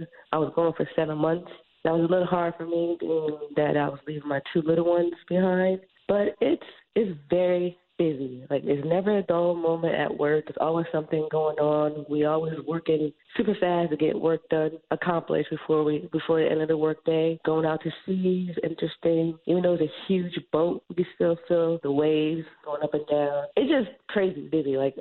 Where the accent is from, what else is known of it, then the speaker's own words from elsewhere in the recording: New Haven, Connecticut, United States; Yes, I'm from New Haven.